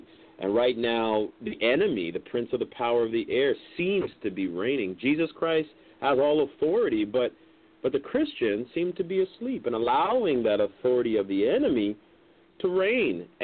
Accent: Canada; I'm from Canada

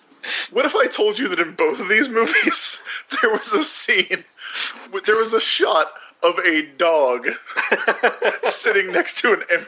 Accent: the South, United States; I think growing up in the South, like, Matt and I have probably had that experience too

